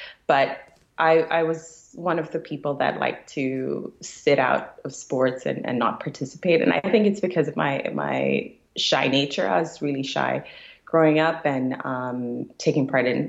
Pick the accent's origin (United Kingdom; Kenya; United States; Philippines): Kenya; also born or lived in Somalia / Toronto, Canada; now in Vancouver, Canada; I was born in Somalia but raised in Kenya. So I identify as a Kenyan Somali and Canadian as well, Muslim woman. I've been living in Vancouver very recently.